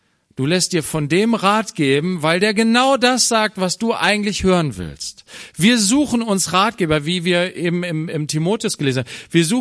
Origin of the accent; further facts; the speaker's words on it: Germany; wir fühlen uns als Deutsche oft so weise und so klug.